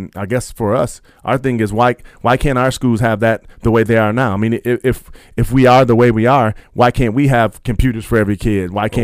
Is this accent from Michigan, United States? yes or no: yes; Grand Rapids, Michigan, United States; I grew up in Grand Rapids.